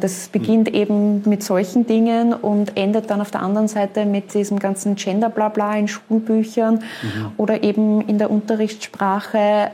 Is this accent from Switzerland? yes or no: no; Austria; Ich muss sagen, bei uns in Österreich, ich bin schon sehr, sehr früh politisch aktiv geworden mit 15 Jahren